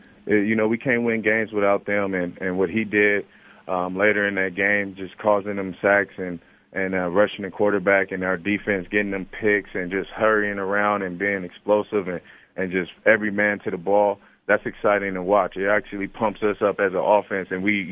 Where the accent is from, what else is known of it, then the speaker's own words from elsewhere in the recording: Pomona, California, United States; You know, growing up in Pomona, we didn't have that as a kid when I was growing up.